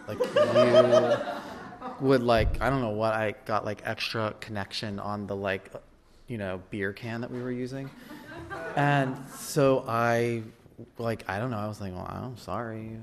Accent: Arizona, United States; And I grew up in Arizona, and we used to hang out.

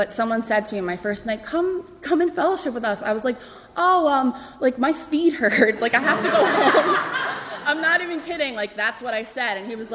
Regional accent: New York, United States; I'm from Long Island, and it's so bad saying it.

